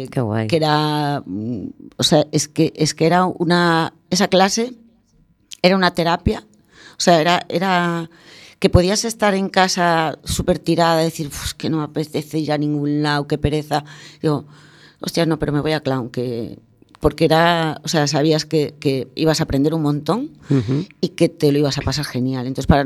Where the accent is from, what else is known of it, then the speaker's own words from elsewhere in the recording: Galicia, Spain; yo como buena gallega que soy